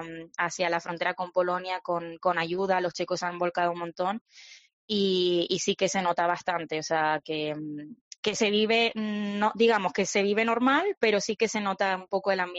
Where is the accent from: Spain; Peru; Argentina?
Spain; Canary Islands; me duele que siendo canaria me digan eso, pero ya 3 años sin sol se notan.